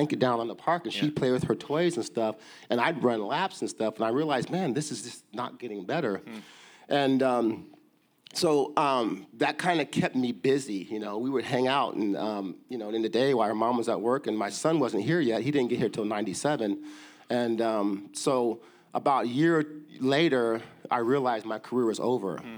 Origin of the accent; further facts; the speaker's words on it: Kansas, United States; You know, I grew up in Kansas, as I said, and I have seven siblings, and I'm the sixth youngest of eight, and single parent